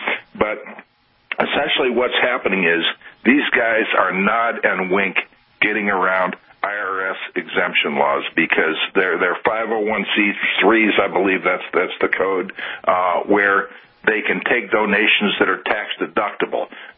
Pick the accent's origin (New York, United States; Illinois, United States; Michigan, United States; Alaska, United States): Illinois, United States; Chicago; Yeah, I'm from Chicago. I don't know what it means to snuff somebody out.